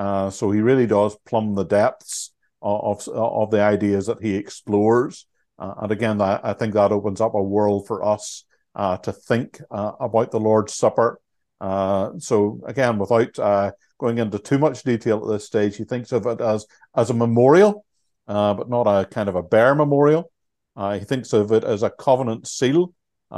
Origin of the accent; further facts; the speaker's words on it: Ireland; sometimes as Irish Baptists, we can get a little weary of that.